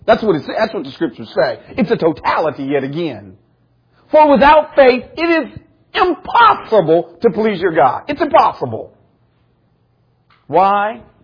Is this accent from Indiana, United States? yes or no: yes; Indiana, United States; I say that because I'm from Indiana.